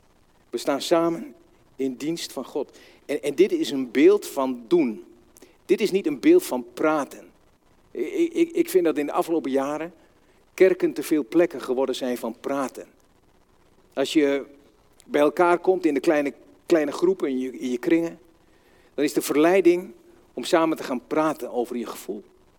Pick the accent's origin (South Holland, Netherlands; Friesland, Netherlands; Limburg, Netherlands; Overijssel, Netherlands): Overijssel, Netherlands; Vroomshoop; Ik kom uit Vroomshoop, daar zetten we altijd een H voor een klinker.